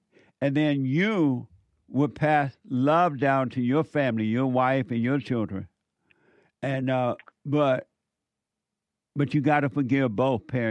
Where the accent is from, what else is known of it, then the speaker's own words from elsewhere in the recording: Alabama, United States; moved away; Well, when I was growing up in Alabama, I didn't, unless we had them at the school or something, right? But other than that, they were not having concerts around me. But when I went to Indiana, I went to some.